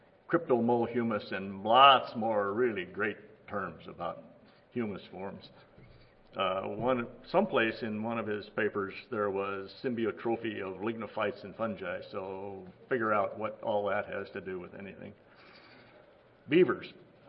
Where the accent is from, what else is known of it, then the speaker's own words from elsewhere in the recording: Iowa, United States; I grew up in Iowa, spent time in Oregon